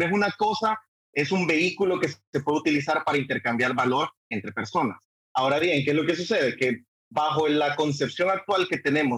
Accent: El Salvador; moved away; Saludo a todos los que nos están escuchando en El Salvador, desde acá, extrañando un poco mi tierra, mi patria, ¿no?

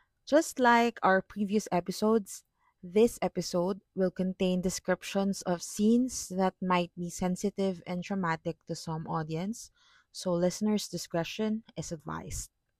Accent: Manila, Metro Manila, Philippines; English is a second language; I grew up in Manila, so the language we use here is Filipino or the standardized Tagalog.

